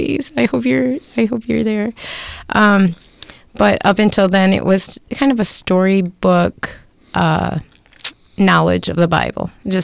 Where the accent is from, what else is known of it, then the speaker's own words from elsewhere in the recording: Grand Haven, Michigan, United States; But I grew up in Grand Haven, a Christian Reformed family.